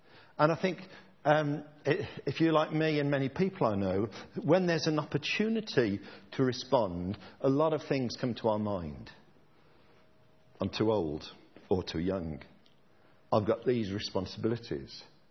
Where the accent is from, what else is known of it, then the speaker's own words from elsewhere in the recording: Birmingham, West Midlands, United Kingdom; This kind of fasting, or fasting, I'm from Birmingham, so it's fasting.